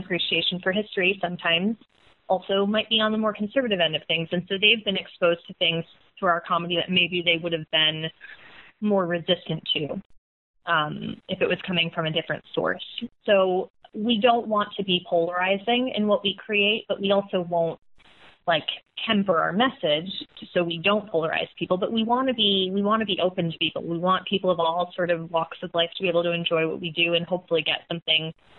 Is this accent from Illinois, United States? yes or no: no; Connecticut, United States; I grew up in Connecticut, so I'm wondering if I might have also gotten those.